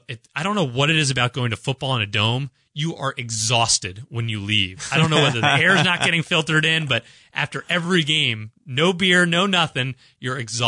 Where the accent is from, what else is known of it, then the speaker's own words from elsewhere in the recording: Washington, District of Columbia, United States; now in Kansas City, United States; Yeah, I grew up in Washington, D.C., in the Maryland, D.C. region, and then went to Syracuse, so stayed on the East Coast for kind of my entire life.